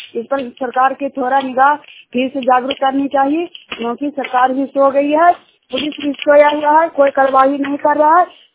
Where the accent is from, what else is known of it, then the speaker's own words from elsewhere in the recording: Juniyar, Bihar, India; Junior गांव के रहने वाली हूँ।